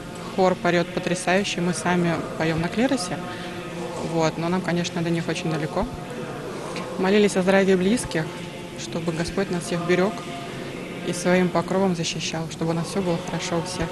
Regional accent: Moscow, Russia; Мы приехали вчера вечером. Мы из Москвы.

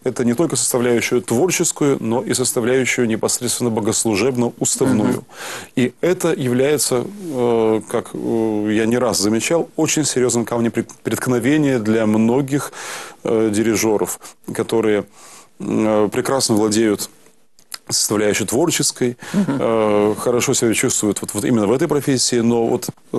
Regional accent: Perm, Perm Krai, Russia; Это было еще у меня на родине, в городе Перми. Я тогда был студентом Пермского музыкального, тогда еще училища, ныне колледжа.

